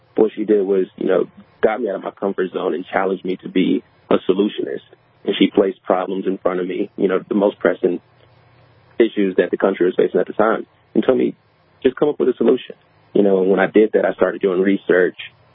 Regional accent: Chicago, Illinois, United States; I'm from Chicago, which is strongly Democratic. I come from a Democratic household.

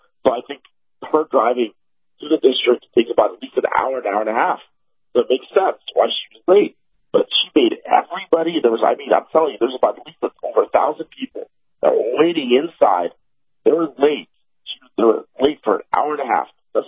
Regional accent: California, United States; I've been born in California. I've lived in the district my entire life.

